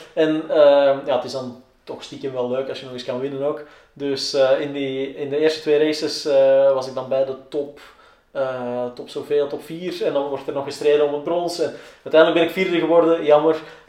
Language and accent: Dutch; Belgium; en ik ben er aan als Belg